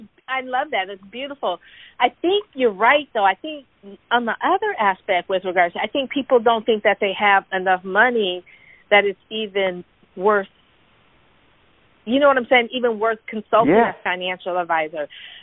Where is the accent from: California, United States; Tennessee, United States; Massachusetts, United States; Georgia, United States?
California, United States; Californians, like I'm from California